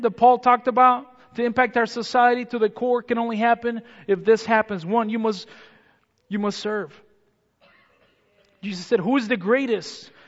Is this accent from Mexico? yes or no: yes; central Mexico, Mexico; born there; first language Spanish; English is a second language; I was born in Central Mexico, 1974.